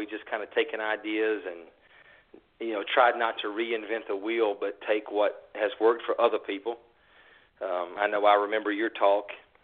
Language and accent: English; Alabama, United States; Well, I was born and raised in North Alabama. I was born to a 15-year-old mother. In poverty in North Alabama.